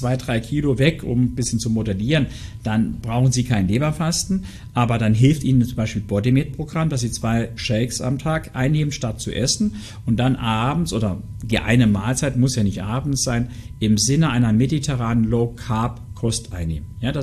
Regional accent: Saarland, Germany; wir kommen ja aus dem Saarland

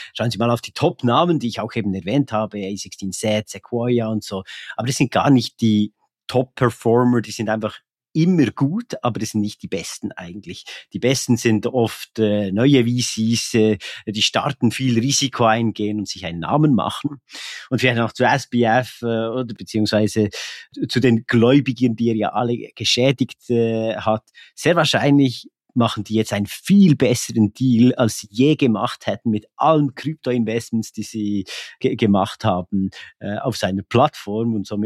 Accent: Switzerland

